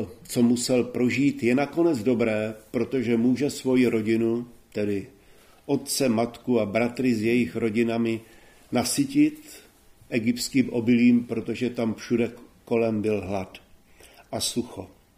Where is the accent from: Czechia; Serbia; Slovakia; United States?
Czechia; Litomyšl, Pardubice Region; Já jsem maturoval ve východních Čechách a taky pocházím z východních Čech, z Litomyšle.